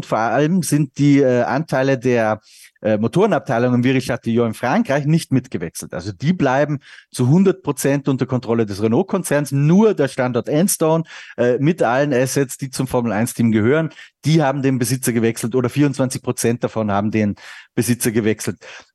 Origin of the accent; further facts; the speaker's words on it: Austria; Ich als Österreicher und nicht Fußball-Fan.